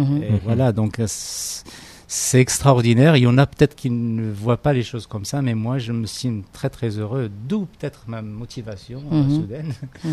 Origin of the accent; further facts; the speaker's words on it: Quebec, Canada; quand on est ici à Québec, on est des Québécois, des Canadiens d'origine marocaine.